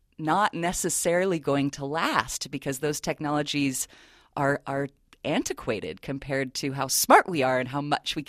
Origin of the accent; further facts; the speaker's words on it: California, United States; also born or lived in Newport Beach; I've grown up in California, most of the time on the Central Coast. I was born down in Newport Beach, but since I was three, I've lived in San Luis County.